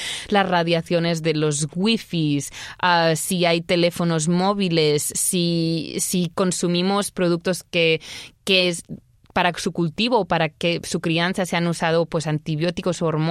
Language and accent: Spanish; Catalonia, Spain; first language Catalan; Spanish is a second language; en catalán, mi lengua materna de Cataluña, el sonido ch, ¿no? De ch se escribe con X.